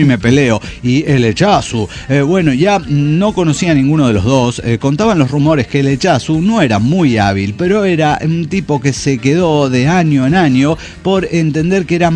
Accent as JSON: {"language": "Spanish", "region": "Tarija", "country": "Bolivia", "said": "de Tarija, Bolivia."}